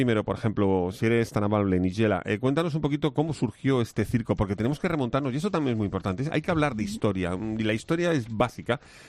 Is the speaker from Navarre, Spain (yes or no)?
no; Madrid, Community of Madrid, Spain; now in Murcia, Spain; Yo me acuerdo de pequeño ir muchísimo al circo en Madrid, que como todos ustedes saben es mi tierra, aunque yo me siento murciano porque llevo aquí 33 años.